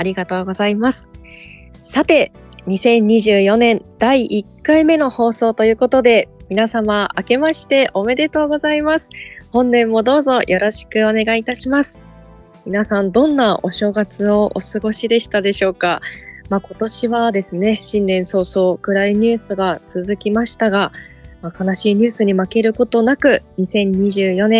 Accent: Asahikawa, Hokkaido, Japan; 実は小学生の頃にですね、地元旭川のホールに … のコンサートがございまして

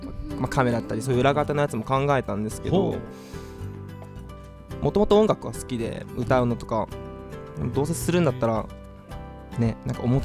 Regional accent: Oita, Japan; 地元が九州で、

